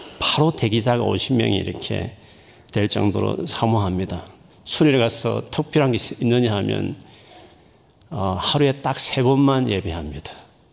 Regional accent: South Korea; moved away; 제가 한국을 떠난 지가 좀 오래돼서 가끔 방문은 하지만 또 자주 방문은 하지 않았기 때문에

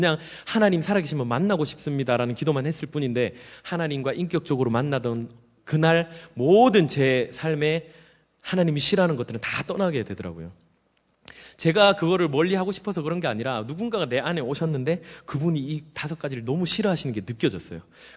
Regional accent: Busan, South Korea; 제가 경상도 사람, 부산 사람이라고 제가 말씀을 드렸는데 경상도 분이 계신지 모르겠지만 양해해 주세요. 저희 경상도 사람들이 조금 입이 거칠어요.

